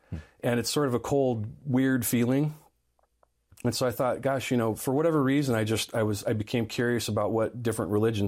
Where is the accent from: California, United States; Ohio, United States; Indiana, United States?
California, United States; born or raised there